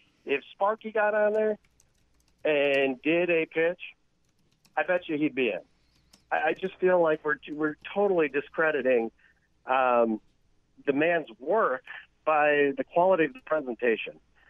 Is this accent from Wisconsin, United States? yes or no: yes; Milwaukee, Wisconsin, United States; I'm from Milwaukee, big sports Milwaukee fan